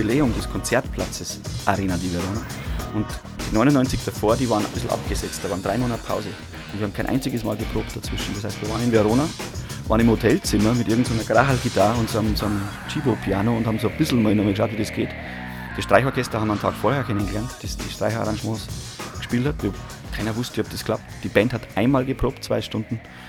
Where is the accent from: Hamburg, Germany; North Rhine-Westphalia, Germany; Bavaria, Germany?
Bavaria, Germany; Munich; Also gerade in meiner Heimatstadt München ist das schwierig geworden.